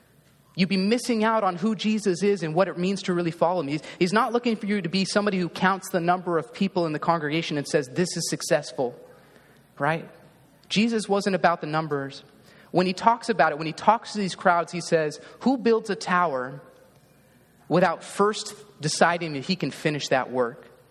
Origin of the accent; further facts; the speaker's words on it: Roseville, United States; It was in the church I grew up in Roseville, which isn't too far from here.